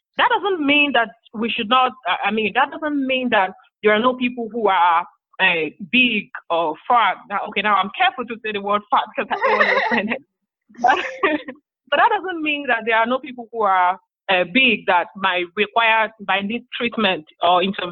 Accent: Nigeria; Because as a teenager growing up in Nigeria, I mean, you knew me from med school.

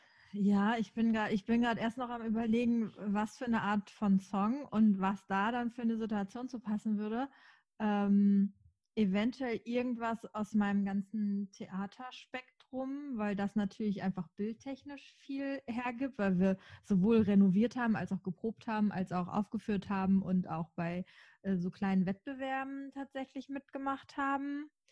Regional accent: North Rhine-Westphalia, Germany; Naja, ich komme aus dem Ruhrgebiet.

